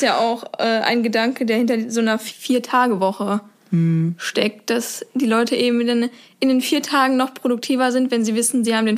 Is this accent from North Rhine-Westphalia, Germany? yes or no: yes; North Rhine-Westphalia, Germany; moved away as an adult; now in Bremen, Germany; Ich komme nicht gebürtig aus Bremen, sondern aus dem Ruhrgebiet. Und dann bin ich eben fürs Studium nach Bremen gezogen.